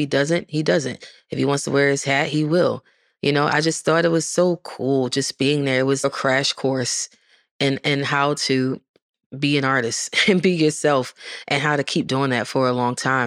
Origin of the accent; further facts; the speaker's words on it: Baltimore, Maryland, United States; I'm from Baltimore, which is way more city than country. My grandfather's family is from Southern Maryland. My grandmother's from Greensboro, North Carolina.